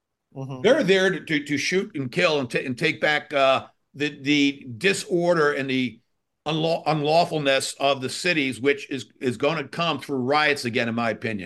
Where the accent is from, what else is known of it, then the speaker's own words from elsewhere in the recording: East Coast, United States; Talk about that because I grew up in the East Coast, so I'm not a northwest kind of guy.